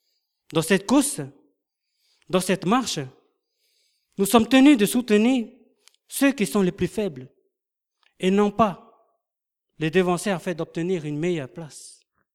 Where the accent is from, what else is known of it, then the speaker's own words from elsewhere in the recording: French Polynesia; now in France; Comme vous avez entendu notre accent, moi en Polynésie, je suis pasteur dans mon église, dans une église que j'ai implantée en 2010. Et aujourd'hui, me voici en France